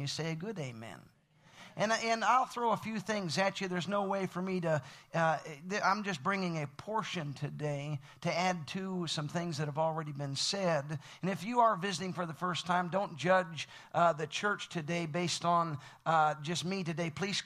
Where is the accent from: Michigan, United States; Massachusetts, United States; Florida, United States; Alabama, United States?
Alabama, United States; also born or lived in Oklahoma / Illinois / New Hampshire / California; now in Texas, United States; I was born in Oklahoma. I lived in Illinois, grew up in Alabama, moved back to Oklahoma multiple times in my 20s. Moved up to New Hampshire, pastored up there for almost a decade, moved to California in 2009, currently living in Texas